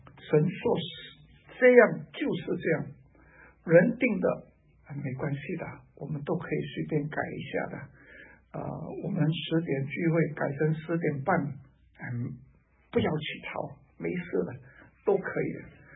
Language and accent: Chinese; Singapore; 所以我们新加坡人很听话的啊，两个就是两个了。